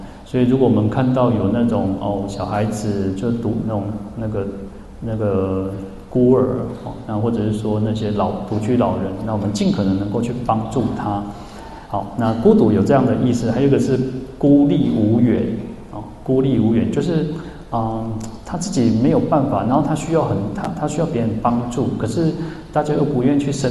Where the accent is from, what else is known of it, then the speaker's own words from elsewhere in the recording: Taiwan; 其实我们台湾人还不错，常常有时候出国嘛